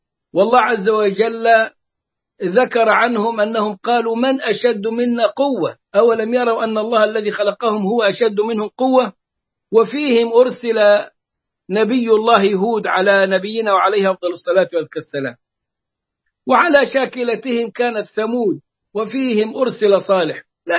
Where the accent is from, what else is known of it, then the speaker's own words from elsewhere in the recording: Egypt; كان إدريس عندنا في مصر عليه السلام